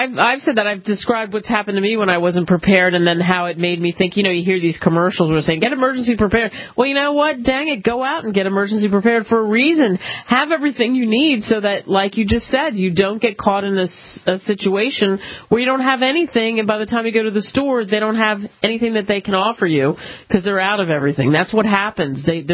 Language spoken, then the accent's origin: English; New Jersey, United States; very, very close to my hometown and that Cherry Hill, South Jersey, Philadelphia, Atlantic City area